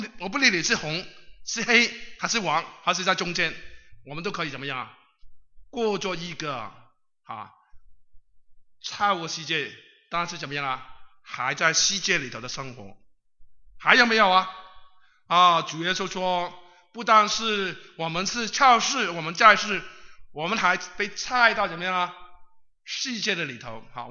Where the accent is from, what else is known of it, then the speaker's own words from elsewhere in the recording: Hong Kong; 在我来自的地方香港